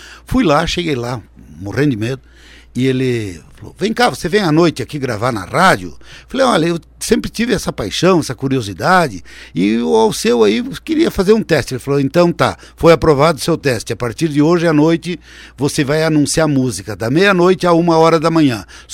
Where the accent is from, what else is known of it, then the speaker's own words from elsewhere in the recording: Santa Rosa, Rio Grande do Sul, Brazil; Eu sou do Rio Grande do Sul, da cidade de Santa Rosa.